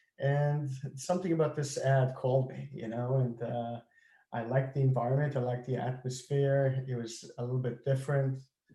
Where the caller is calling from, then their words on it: Miami, Florida, United States; I'm calling from Miami, where it's sunny and beautiful, and it's been like that for the last couple of months.